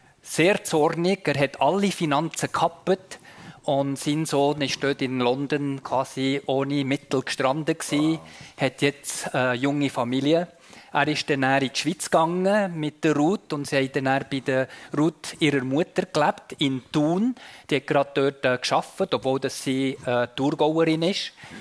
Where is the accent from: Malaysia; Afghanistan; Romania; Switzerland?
Malaysia; Sabah; Und es zeigt auch sehr authentische Bilder von Saba, von dem Land, wo ich herkomme.